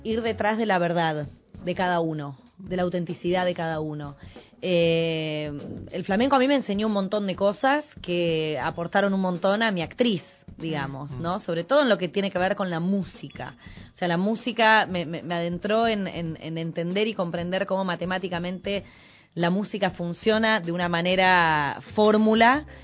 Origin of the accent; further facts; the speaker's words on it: Buenos Aires, Argentina; cuando somos de Villa Urquiza y de Villa Crespo.